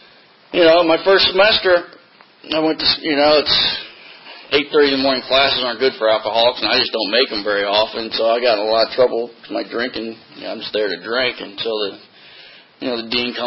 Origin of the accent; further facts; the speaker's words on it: New Jersey, United States; You know, 'cause I grew up in Jersey and you go to New York City